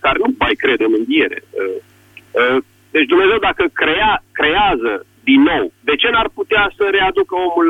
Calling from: Sălaș, Romania; Vă sunt din Sălaș.

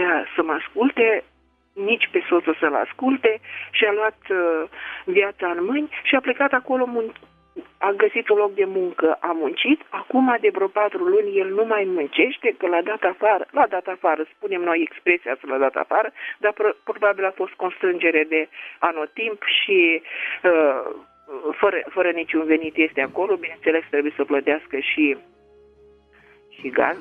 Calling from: Tulcea, Tulcea County, Romania; eu sunt tocmai de la Tulcea

